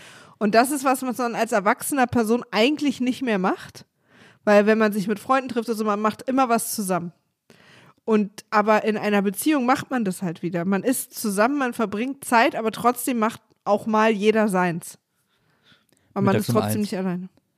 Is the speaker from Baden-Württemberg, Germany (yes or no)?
no; Berlin, Germany; Ich denke gerade so als Berlinerin, weil hier keiner Wohnung findet.